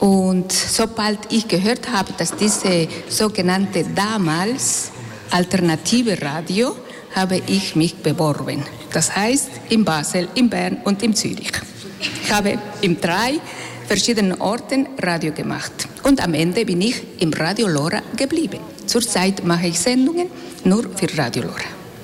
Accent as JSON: {"language": "German", "country": "Bolivia", "second_language": "German", "moved": "yes", "lives_now": "Switzerland", "said": "ich komme ursprünglich aus Bolivien. Bin ich über 30 Jahre in der Schweiz"}